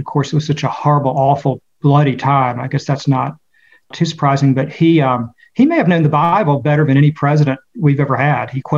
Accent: Spartanburg, South Carolina, United States; I was back in Spartanburg, South Carolina, my hometown where I live now.

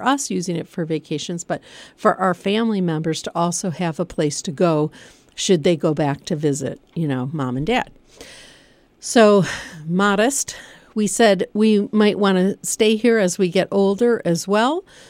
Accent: Michigan, United States; I'm from Michigan. My husband and I are both from Michigan. We love Michigan and love Lake Michigan, love being around the water.

